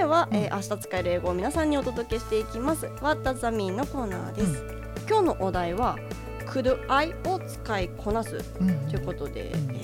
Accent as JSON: {"language": "Japanese", "region": "Hokkaido", "country": "Japan", "tie": "born or raised there", "said": "私の地元の北海道は七夕、うん、なんと7月ではなくて8月7日なんですよ"}